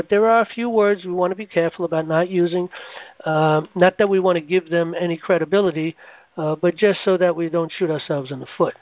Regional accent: New York City, New York, United States; I grew up in New York City in the Bronx.

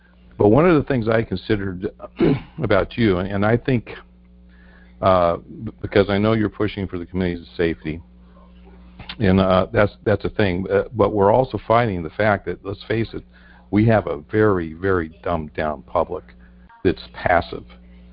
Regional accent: North Carolina, United States; Good evening. How you doing? I'm from North Carolina.

